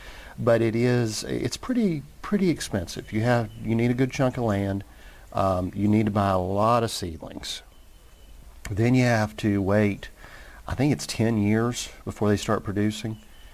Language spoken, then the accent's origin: English; North Carolina, United States; But I grew up in North Carolina, in an area where everybody said pecan for no apparent reason.